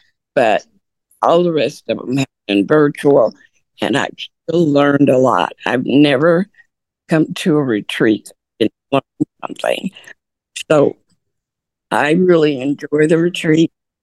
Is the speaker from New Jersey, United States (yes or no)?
yes; New Jersey, United States; I'm from New Jersey.